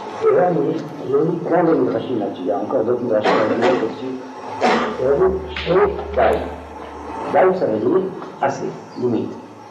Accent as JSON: {"language": "French", "country": "Algeria", "said": "moi je suis originaire d'Algérie"}